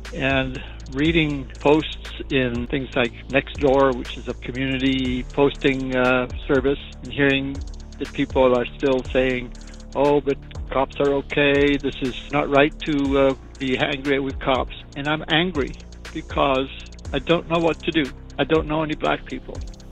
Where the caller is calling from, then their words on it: San Marcos, California, United States; I'm calling from San Marcos, California.